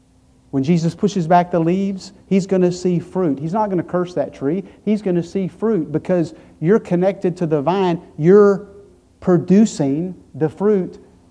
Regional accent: Lubbock, Texas, United States; I grew up in Lubbock, Texas. There's no trees, there's no water, right?

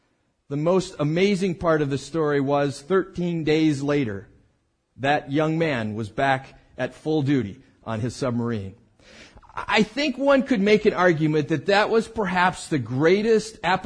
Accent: Marshall, Minnesota, United States; I grew up in Marshall, Minnesota. The only thing of any note in Marshall, Minnesota is Schwan's ice cream.

